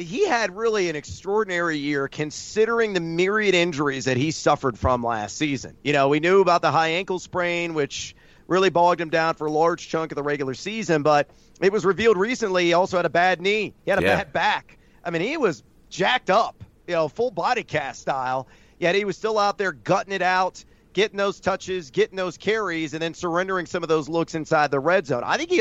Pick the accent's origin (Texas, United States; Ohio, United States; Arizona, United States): Texas, United States; also born or lived in Illinois; Well, I grew up in Texas and Illinois.